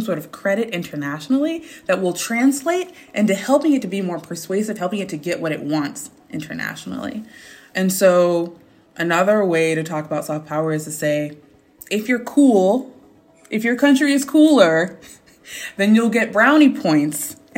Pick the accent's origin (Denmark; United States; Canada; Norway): United States; to be able to share what my experience was as an American.